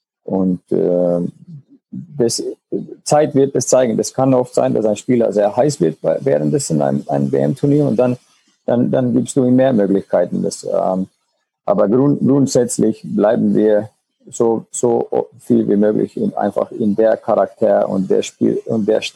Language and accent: German; Finland; Und das war oft die Rede auch in Finnland, wo ich noch gespielt habe oder ja, von wo ich herkomme